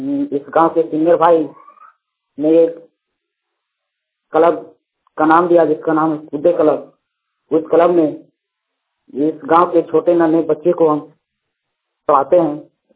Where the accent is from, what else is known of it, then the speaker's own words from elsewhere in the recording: Nikitpur, Jharkhand, India; रसनाथ पहाड़ी के बगल का रहने वाला निकितपुर गांव